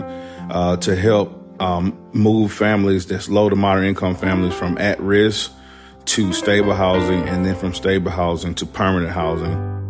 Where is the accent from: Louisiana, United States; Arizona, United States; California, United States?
Louisiana, United States; moved away as an adult; I'm originally from Louisiana. My mom and dad only made $30,000 a year annually, max income, and they took care of 3 kids. But I actually made my way up here through my now wife of 16 years as of January